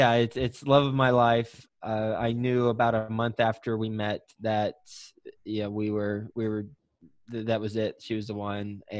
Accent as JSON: {"language": "English", "town": "Fort Worth", "region": "Texas", "country": "United States", "said": "Sure. I'm from Texas originally. I am from Fort Worth specifically."}